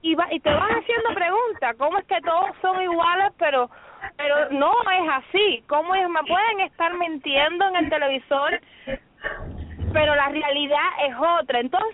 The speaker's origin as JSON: {"language": "Spanish", "country": "Cuba", "tie": "born there", "moved": "as an adult", "said": "Yo salí de Cuba hace 2 años y medio nada más. Hace 2 años y medio escapé del comunismo, sí."}